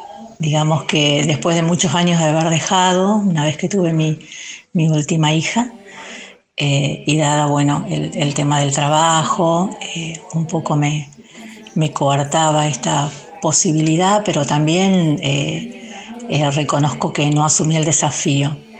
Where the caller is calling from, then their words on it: Esperanza, Santa Fe, Argentina; de Esperanza